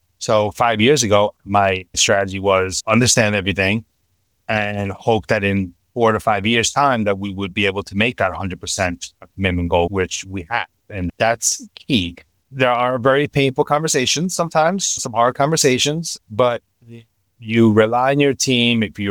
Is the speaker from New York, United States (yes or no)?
yes; New York, United States; So definitely a proud New Yorker.